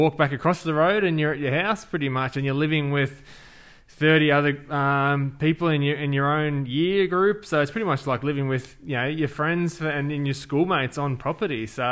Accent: Griffith, New South Wales, Australia; So I was born and raised in a country town in New South Wales called Griffith. So it's about 6 hours from where we are today. And I was there till I was 15, and mum and dad are still there.

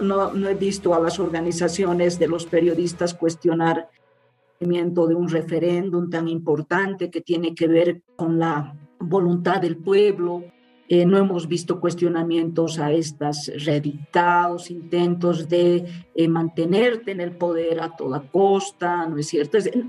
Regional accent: Sucre, Chuquisaca, Bolivia; porque yo soy de Sucre. Entonces, en Chuquisaca

